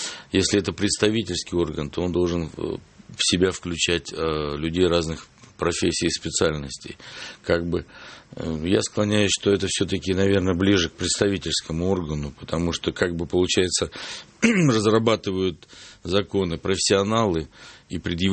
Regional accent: Ukraine; also born or lived in Chuvashia; now in Moscow, Russia; Детство скорее прошло на Украине, в Чувашии только последние годы, вот окончание школы. И потом с того времени я уже Москва, Московская область, уже такое большое количество лет прожил, что можно и москвичом меня записать.

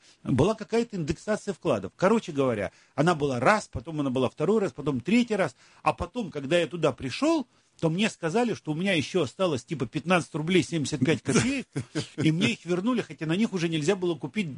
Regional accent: Yalta, Crimea, Ukraine; also born or lived in Odessa, Ukraine; и я родился в Одессе, а родители маму увезли в Ялту

